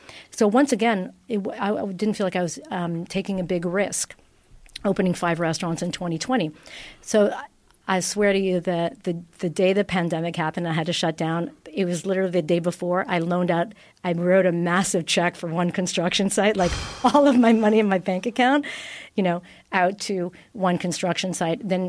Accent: Italy; English is a second language; moved away as an adult; now in Toronto, Canada; out of university, I came from Italy, and I opened my first restaurant in Toronto

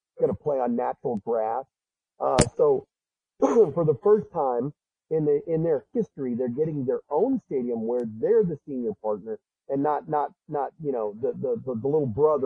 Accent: California, United States; You know, I'm a kid from the Bay Area, so that's awesome.

